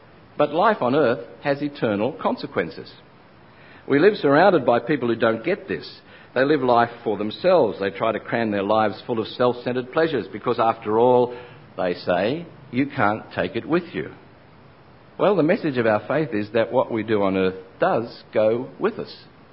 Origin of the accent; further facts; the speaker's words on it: Sydney, New South Wales, Australia; Well, I grew up in Sydney in the 1950s